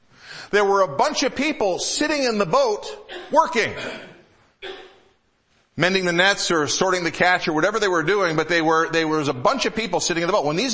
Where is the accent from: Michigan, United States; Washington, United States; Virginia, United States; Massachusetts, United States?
Michigan, United States; I grew up in Michigan.